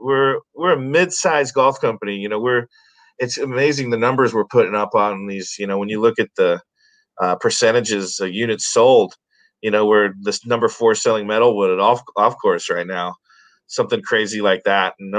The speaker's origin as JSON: {"language": "English", "region": "Indiana", "country": "United States", "said": "I'm from Indiana originally. These guys are, you know, Illinoisians. I think that's how you say it. I'm a Hoosier."}